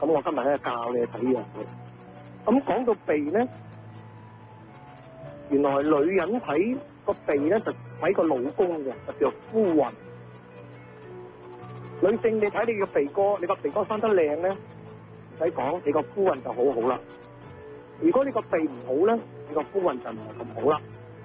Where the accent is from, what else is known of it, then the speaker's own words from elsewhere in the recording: Guangdong, China; 我哋廣東人講嘅就係左手嚟右手去